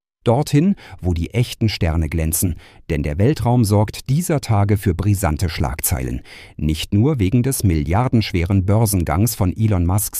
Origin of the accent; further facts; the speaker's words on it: Stuttgart, Baden-Württemberg, Germany; born there; den ich als gebürtiger Stuttgarter natürlich schon seit Jahren für den allerbesten Kicker halte.